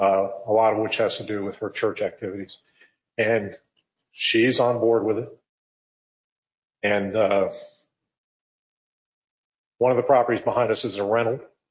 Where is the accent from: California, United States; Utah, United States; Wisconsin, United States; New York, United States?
New York, United States; growing up where I grew up in New York, you don't put anything that you value close to or adjacent to somebody else's property